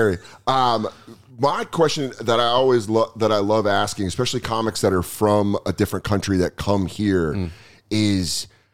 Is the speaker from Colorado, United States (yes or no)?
yes; Colorado, United States; And I'm coming from Colorado.